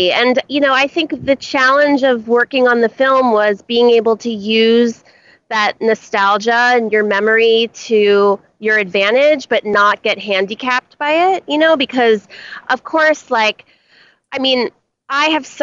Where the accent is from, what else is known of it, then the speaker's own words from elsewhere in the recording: New York, United States; I grew up in New York in that time, the same time period of the film